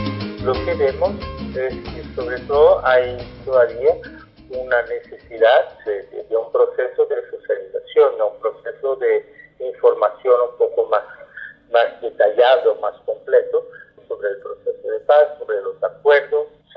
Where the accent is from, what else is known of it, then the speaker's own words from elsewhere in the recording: Brazil; Spanish is a second language; soy brasileño y tengo más de 20 años o 25 años de experiencia de trabajo